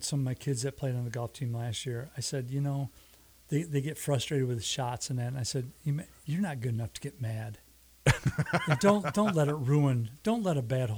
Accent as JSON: {"language": "English", "town": "Jackson", "region": "Michigan", "country": "United States", "said": "And where are you from? From Jackson."}